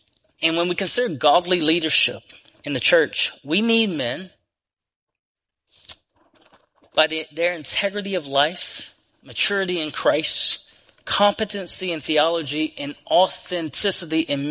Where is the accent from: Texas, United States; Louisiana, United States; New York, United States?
Louisiana, United States; Dulac; I grew up in Dulac. So if that puts any picture in mind, I grew up in an area where drug abuse, sex abuse, alcoholism, and all these different things were rampant.